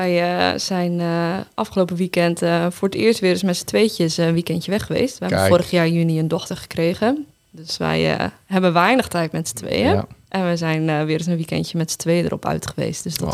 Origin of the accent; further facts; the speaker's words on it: Zuidhoorn, Groningen, Netherlands; also born or lived in Haren; Ik ben geboren in Haren, maar okay. Ik heb er 2 weken gewoond. En daarna zijn mijn ouders naar Zuidhoorn verhuisd.